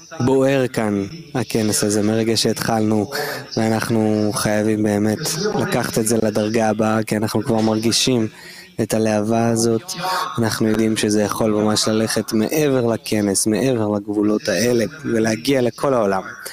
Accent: Kazakhstan; אני הגעתי מקזחסטן, בדיוק כמו הרבה חברים שהגיעו מקירגיסטן, מקייב, ממוסקווה, כמובן מארצות הברית.

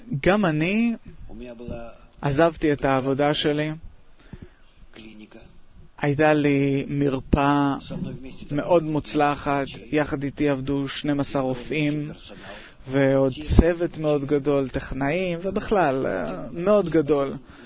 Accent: Belarus; מבלרוסיה.

